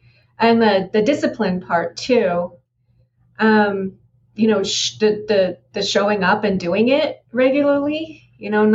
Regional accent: Tucson, Arizona, United States; So I'm from Tucson, Arizona, nice and sunny all the time, which is kind of funny seeing as I like to write about Vikings.

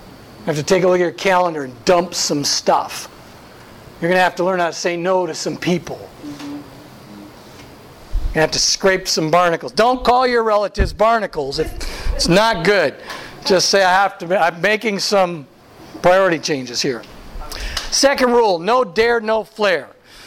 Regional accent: California, United States; Now, I'm from Southern California.

